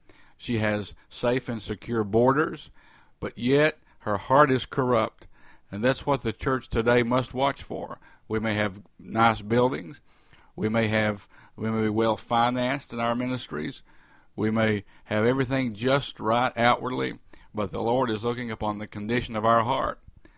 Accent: United States; I thank God that I'm an American. I realize that my American citizenship does not give me any more favor with God.

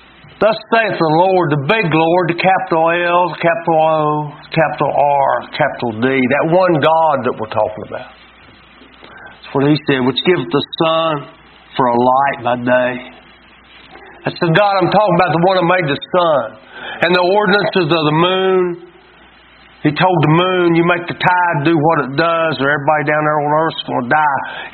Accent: United States; We're used to it. We grew up in America.

